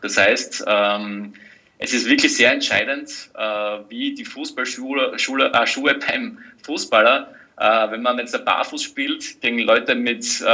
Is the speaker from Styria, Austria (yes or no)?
yes; Styria, Austria; als Steirer